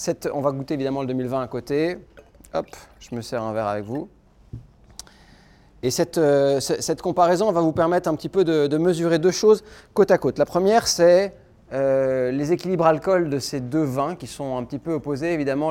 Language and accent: French; Bourgogne-Franche-Comté, France; je suis né dans les années 80 et que j'ai grandi en Bourgogne, donc mon palais est plutôt de latitude nord.